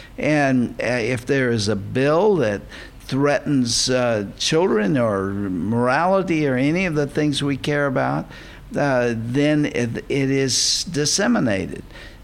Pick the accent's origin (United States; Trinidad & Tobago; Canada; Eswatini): United States; They didn't affect me because I'm an American